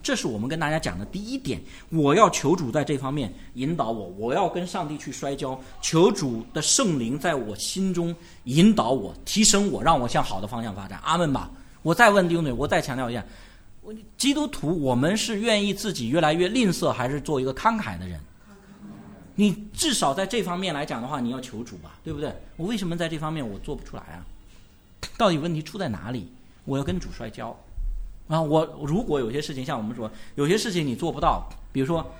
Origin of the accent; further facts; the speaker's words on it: China; 我们以前这特别我们中国人的恶习喜欢用倒推法